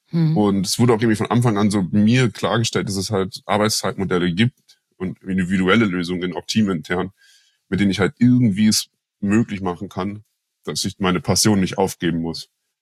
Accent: Germany; ich bin halt am Alpenrand groß geworden. Die Berge waren mein Zuhause.

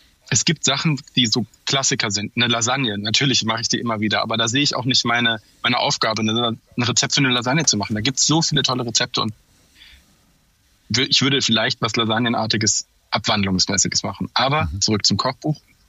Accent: Baden-Württemberg, Germany; Ich bin im Schwarzwald aufgewachsen

